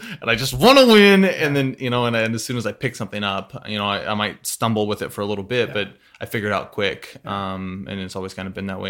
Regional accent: Burlington, Washington, United States; I grew up in a small town, Burlington, Washington. It's on the western side of Washington State, a little farm town

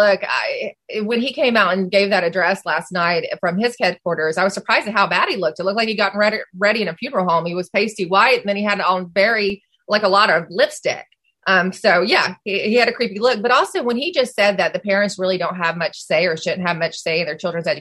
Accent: Virginia, United States; I'm a Virginia resident, I'm born and bred in Virginia.

